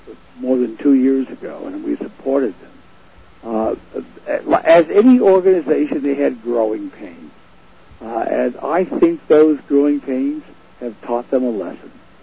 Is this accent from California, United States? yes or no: yes; California, United States; born there; Well, as you might know, I was born in California.